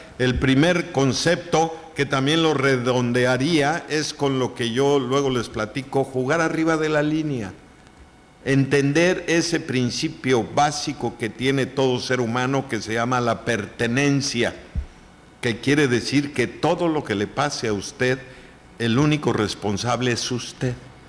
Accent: Mexico; ¿A los mexicanos? ¿Por qué somos los mexicanos?

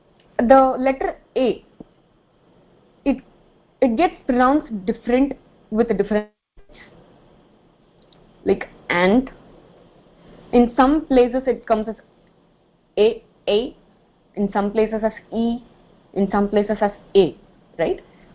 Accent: Tamil Nadu, India; first language Tamil; See, I'm from Tamil Nadu, I speak Tamil.

